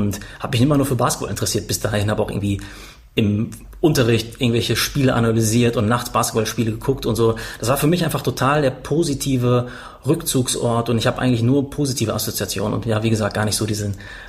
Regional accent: Paderborn, North Rhine-Westphalia, Germany; wir hatten damals einen Park in Paderborn, war das, wo ich aufgewachsen bin.

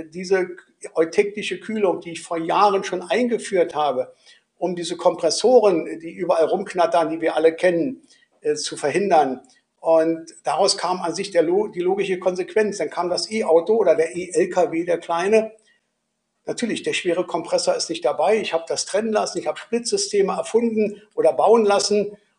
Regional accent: Berlin, Germany; als Berliner

